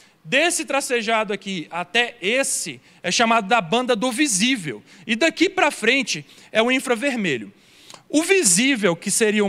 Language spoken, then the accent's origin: Portuguese; Governador Valadares, Minas Gerais, Brazil; Eu sou mineiro. Eu venho de Governador Valadares.